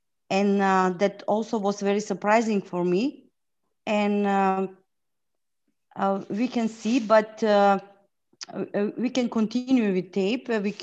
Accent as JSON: {"language": "English", "country": "North Macedonia", "said": "I'm from North Macedonia."}